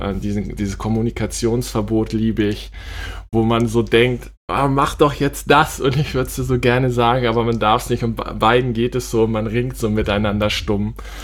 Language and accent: German; Hamburg, Germany; ich bin Hamburger, komme aus Norddeutschland entsprechend, lieb die Deiche, Schafe, bin ganz viel an der Nordseeküste